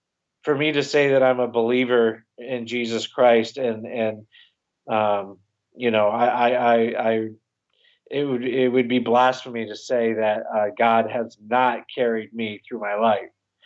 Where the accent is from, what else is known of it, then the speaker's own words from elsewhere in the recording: New York, United States; Back to New York, I found an AME church in my near my hometown.